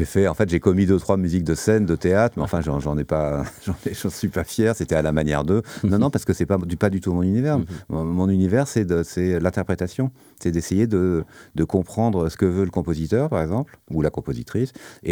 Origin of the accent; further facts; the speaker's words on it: Paris, Île-de-France, France; c'était plutôt à Paris parce que je suis parisien